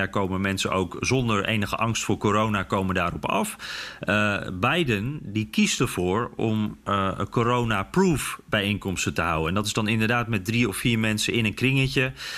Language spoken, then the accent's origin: Dutch; Netherlands; Maar tegelijkertijd denk ik dat wij als Nederlanders toch wel hem eerder zouden denken van, wacht even, waarom is die man beter dan ik?